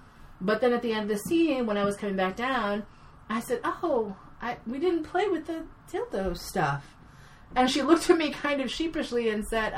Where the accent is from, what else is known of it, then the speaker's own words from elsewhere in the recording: New York City, New York, United States; I grew up here in New York City.